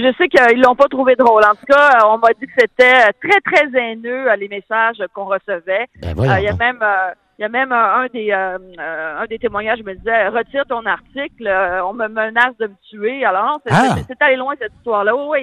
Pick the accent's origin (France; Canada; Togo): Canada; now in United States; quand on vit aux États-Unis présentement, je te dirais, et qu'on est Canadien.